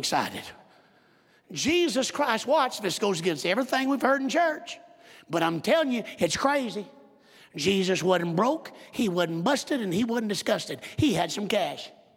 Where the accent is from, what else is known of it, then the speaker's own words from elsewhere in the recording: the South, United States; I don't know how it is in Colorado, but when I grew up in the South, if you had money, you wasn't spiritual.